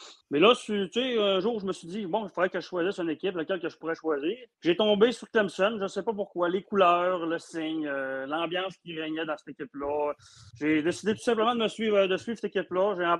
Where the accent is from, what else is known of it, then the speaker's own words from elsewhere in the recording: Quebec, Canada; Moi, je suis du Québec, je suis à deux heures de Québec, dans le fond de la ville de Québec, au nord, qu'on appelle la région du Saguenay-Lac-Saint-Jean